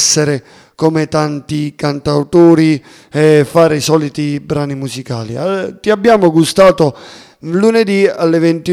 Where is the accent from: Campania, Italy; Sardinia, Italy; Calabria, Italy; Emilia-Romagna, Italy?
Campania, Italy; Sapri; qualche mia serata in qualche lido qui nel mio paese, a Sapri, ricordo a tutti, la perla del sud